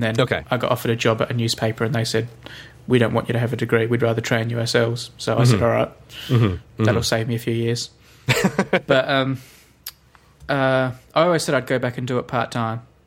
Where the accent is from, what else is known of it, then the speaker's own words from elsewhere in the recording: Australia; I'm sorry, I'm being Australian here.